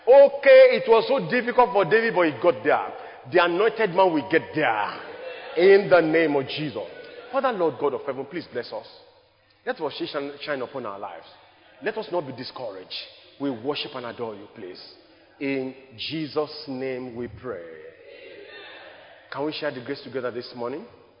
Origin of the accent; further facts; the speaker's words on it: Nigeria; I'm a Nigerian.